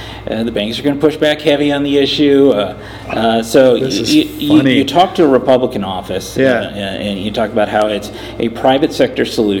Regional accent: United States; But we live in different communities. I come from North and South Dakota.

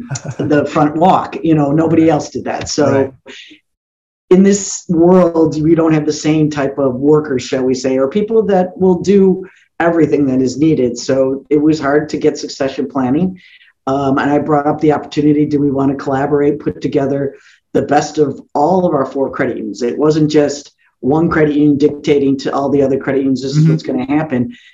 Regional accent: Chicago, Illinois, United States; I get the impression that because I'm from the Chicagoland area, Illinois, we vote early and often, and a lot of folks did that for me.

